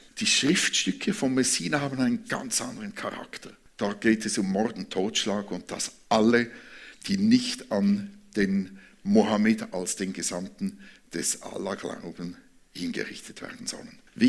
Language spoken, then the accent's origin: German; Thurgau, Switzerland; kennen wir als Thurgauer, oder?